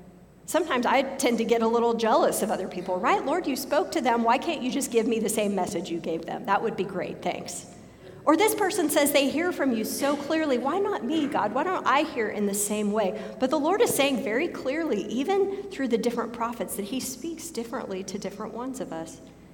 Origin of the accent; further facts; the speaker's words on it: Houston, Texas, United States; I grew up on the Texas Gulf Coast in the Houston area, and I lived in that area the year that Hurricane Katrina hit New Orleans.